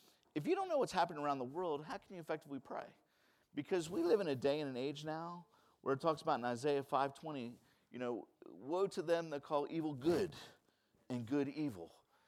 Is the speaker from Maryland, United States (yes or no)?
yes; Baltimore, Maryland, United States; I'm originally from Baltimore. Those of us that are from Baltimore, we call ourselves Baltimoreans.